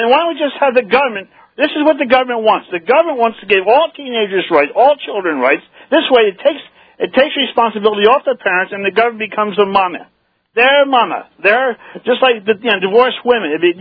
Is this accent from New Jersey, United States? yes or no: yes; New Jersey, United States; I lived back in Jersey I grew up back in New Jersey.